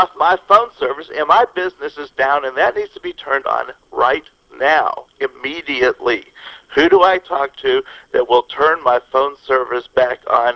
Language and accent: English; Springfield, Missouri, United States; Springfield, Missouri.